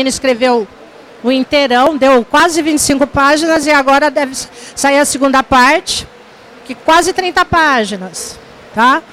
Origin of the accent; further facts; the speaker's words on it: São Paulo, Brazil; Eu sou de São Paulo, eu sou uma das editoras.